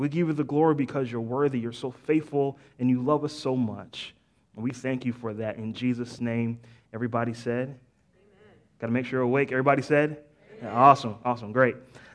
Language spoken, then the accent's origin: English; Boston, Massachusetts, United States; I'm from Boston, right? D. Brown played for the Celtics.